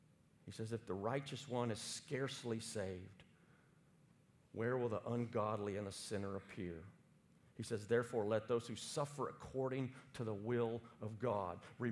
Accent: Texas, United States; Daryl is the Greek guy. I'm not. I'm Texan.

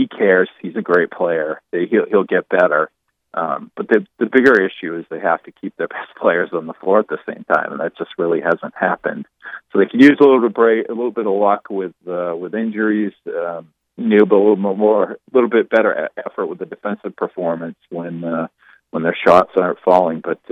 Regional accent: Bath, Maine, United States; I grew up in Bath

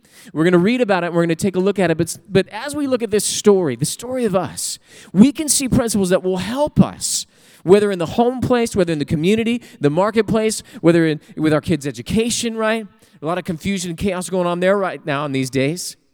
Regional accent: San Bernardino, California, United States; Wait, San Bernardino? That's my street, that's my hometown.

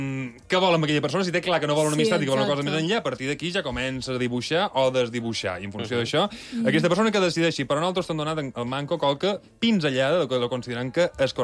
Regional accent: Marratxí, Balearic Islands, Spain; de Marratxí

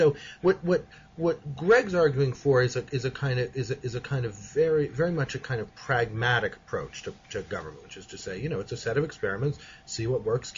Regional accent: New York, United States; now in Washington, United States; every place I've ever lived, you know, where I grew up in New York, here in Washington

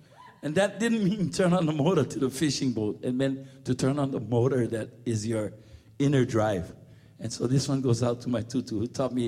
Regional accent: Hawaii, United States; Hawaiians. We're Hawaiian people. We're the ones that sat on the beach one day and we looked out on the ocean.

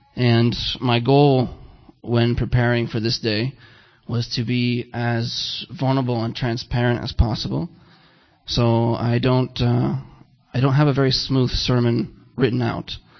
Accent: New York, United States; also born or lived in California; I was born in 1987 in California. Lived there for all of a few months. My family moved to New York.

